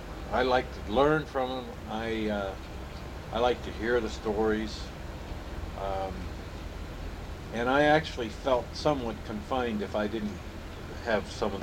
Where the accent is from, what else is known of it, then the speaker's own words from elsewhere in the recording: Aurora, Ohio, United States; Well, I grew up in Aurora, Ohio